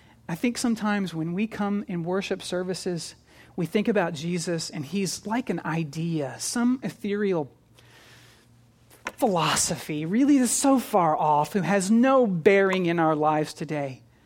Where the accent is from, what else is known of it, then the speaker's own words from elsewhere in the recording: Kentucky, United States; Maybe it's not a tradition up here in New England, but where I grew up in Kentucky, it was a tradition.